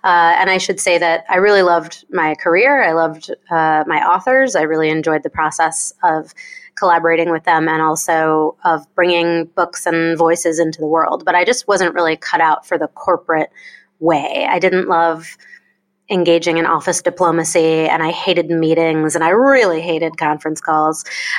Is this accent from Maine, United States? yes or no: yes; South Berwick, Maine, United States; I am from the state of Maine in New England in the United States. I grew up in a little town called South Berwick, Maine.